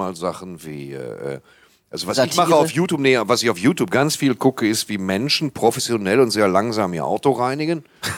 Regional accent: Hamburg, Germany; Auch hier in Hamburg. Meine Heimatstadt.

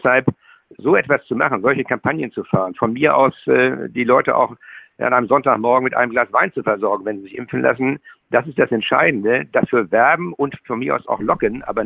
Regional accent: Schleswig-Holstein, Germany; ich bin ja Schleswig-Holsteiner

